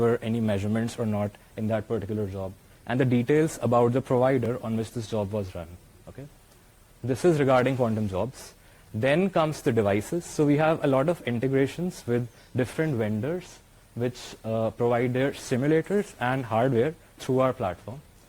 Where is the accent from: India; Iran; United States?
India; I'm from India